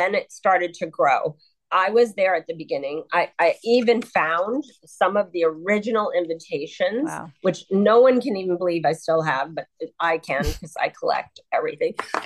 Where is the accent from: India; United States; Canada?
Canada; And remember, I'm from Canada.